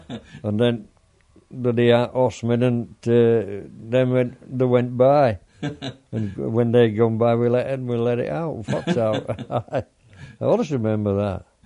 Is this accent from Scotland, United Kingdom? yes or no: no; East Midlands, United Kingdom; also born or lived in Yorkshire and the Humber; I grew up in Lincolnshire, and out Selby, and other side of Wetherby. We came back from there to home farm at Alton